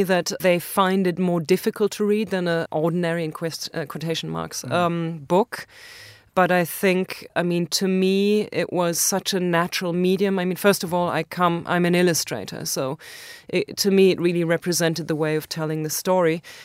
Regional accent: Germany; And she had heard my accent. And I said, I'm from Germany.

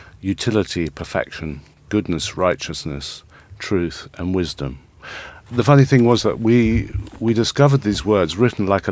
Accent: London, United Kingdom; we're both Londoners and we grew up in London using the underground and the buses.

